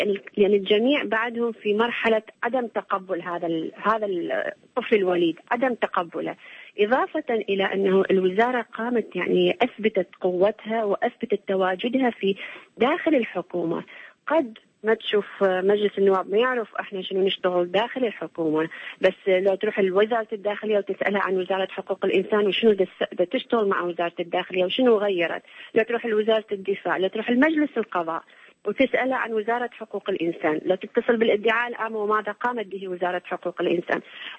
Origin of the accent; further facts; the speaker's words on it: Iraq; حاليا احنا عندنا في العراق